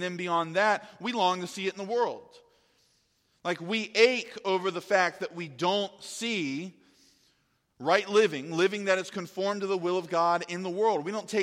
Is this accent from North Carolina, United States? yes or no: no; Powhatan, Virginia, United States; also born or lived in Richmond, United States / Lynchburg, United States / Nashville, United States; I grew up in Powhatan, Virginia. I moved to Richmond, Virginia, and then Lynchburg, and then Nashville, and then Seaford.